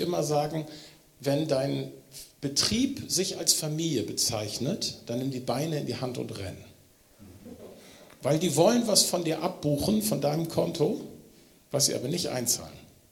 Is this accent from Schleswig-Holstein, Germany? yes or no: yes; Schleswig-Holstein, Germany; ich komme aus Nordfriesland, ne?